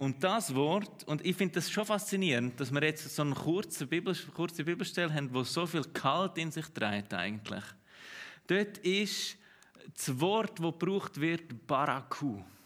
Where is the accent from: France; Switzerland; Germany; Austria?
Switzerland; Und ich weiss, wir sind Schweizer